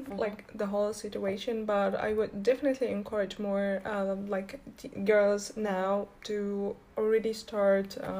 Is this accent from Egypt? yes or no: yes; Egypt; now in Berlin, Germany; Well, I'm from Egypt, and I have been living in Berlin for 4 years.